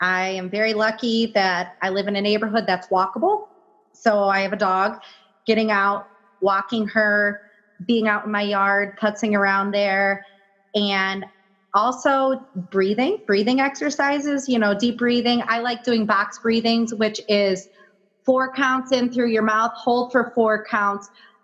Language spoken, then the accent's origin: English; Ohio, United States; We're good. We're from Ohio. We know.